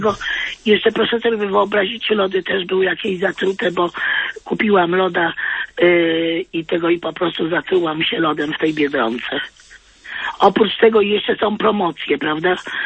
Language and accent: Polish; Wrocław, Lower Silesian Voivodeship, Poland; Z Wrocławia.